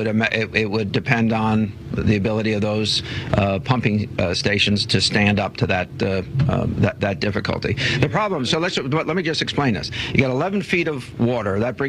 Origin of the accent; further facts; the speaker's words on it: Stamford, Connecticut, United States; my hometown of Stamford